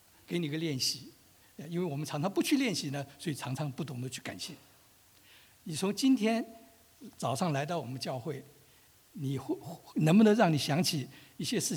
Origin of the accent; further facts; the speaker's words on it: China; 另外一个词呢，我们中国人也很吝啬用的，就是谢谢。